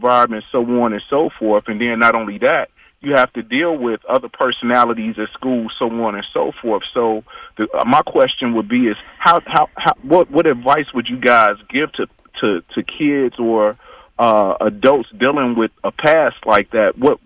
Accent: Chicago, Illinois, United States; I grew up in Chicago in some of the poor communities growing up, Lawndale and Inglewood.

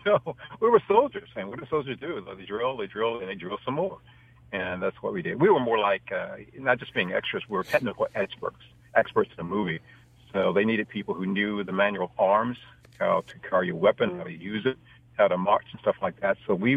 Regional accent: Virginia, United States; I'm from Virginia, but a lot of folks from D.C. and Maryland.

